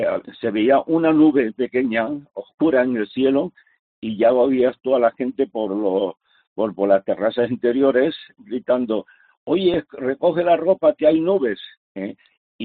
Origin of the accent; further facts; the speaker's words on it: Canary Islands, Spain; accent: Canarian; moved away; como decimos en Canarias, que tengo el acento todavía, ¿no?